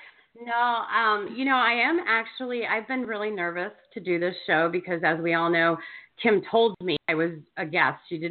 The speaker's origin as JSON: {"language": "English", "region": "the South", "country": "United States", "said": "I'm a Southerner. We stab people in the back really easy and smile."}